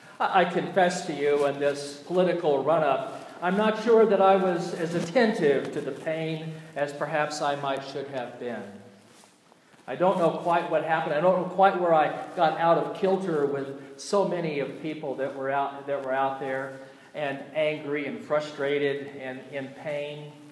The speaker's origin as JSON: {"language": "English", "region": "the South", "country": "United States", "accent": "Southern", "said": "Since Emily's got here, I've allowed my southern accent to come back a little bit."}